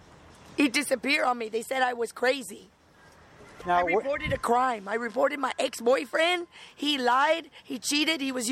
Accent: San Diego, California, United States; I'm from San Diego.

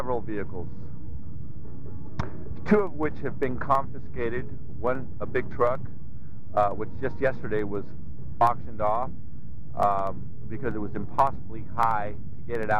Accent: Santa Cruz, California, United States; Now, I happen to be a lifelong resident here. I was born in Santa Cruz.

